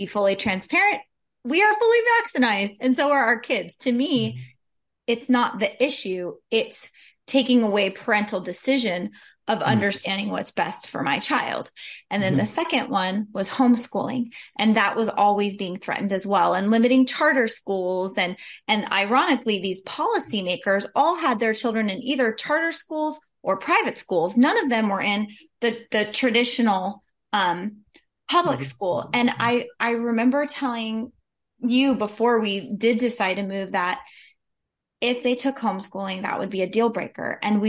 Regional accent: California, United States; moved away as an adult; we both, we're born and raised in California, and we moved from California 2 years ago.

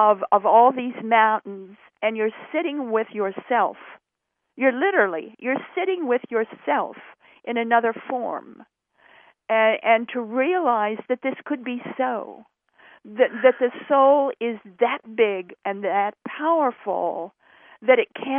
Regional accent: Idaho, United States; now in Virginia, United States; I go from Idaho to Virginia

